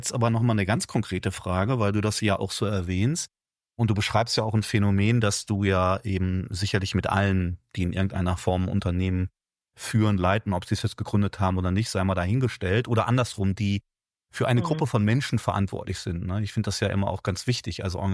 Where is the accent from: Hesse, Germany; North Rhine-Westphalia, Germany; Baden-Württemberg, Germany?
North Rhine-Westphalia, Germany; ich komme aus dem Ruhrgebiet